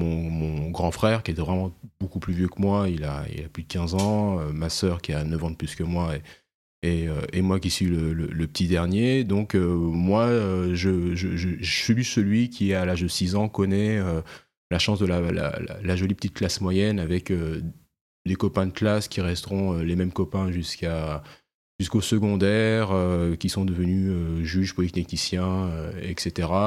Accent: Champigny-sur-Marne, Île-de-France, France; Ok, alors donc je suis né à Champigny-sur-Marne dans le 94, dans le Bois-l'Abbé.

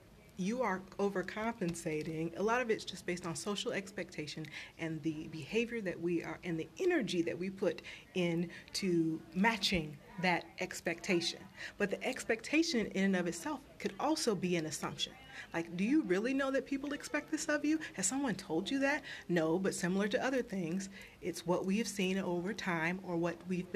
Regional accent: Kansas, United States; I grew up in Kansas, so I like to say, you know, I am a country girl with city tendencies.

